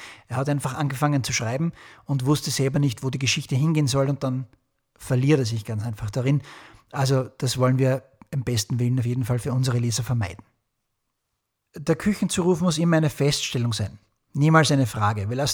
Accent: St. Pölten, Lower Austria, Austria; accent: Lower Austrian dialect; ich bin aus St. Pölten in der Nähe von Wien in Österreich, wird mein niederösterreichischer Dialekt manchmal ein bisschen durchkommen.

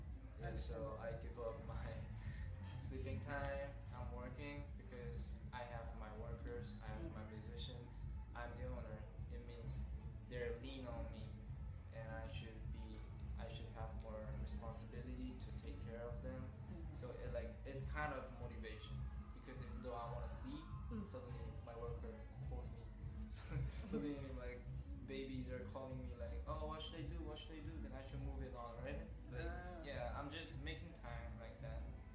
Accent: South Korea; English is a second language; Hi. I'm from South Korea.

